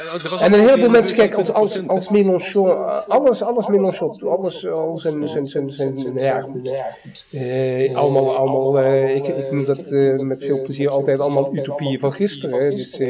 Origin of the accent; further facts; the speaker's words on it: Netherlands; now in Paris, France; Ik als Hollander in Parijs, weet je, dan kan je met je goede wil niet tegen Europa zijn.